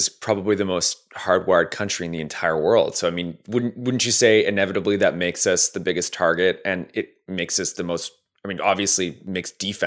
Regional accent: Canada; now in United States; as a Canadian immigrant to the United States

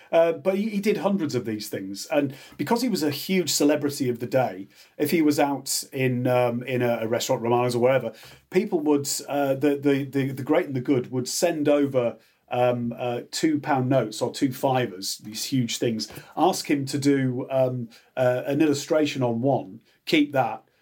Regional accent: Middleham, Yorkshire and the Humber, United Kingdom; And I'm from Midlam in the Dales, the Yorkshire Dales.

